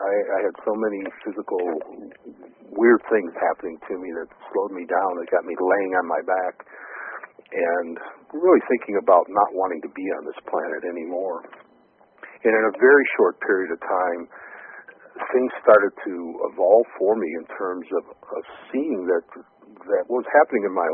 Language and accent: English; Detroit, Michigan, United States; And when I grew up in Detroit, I have to tell you honestly, this is a while back, and there were not a lot of conversations about consciousness and metaphysics.